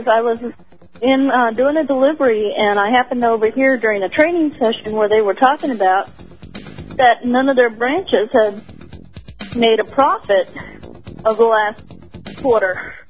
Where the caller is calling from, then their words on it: Austin, Texas, United States; Austin, Texas.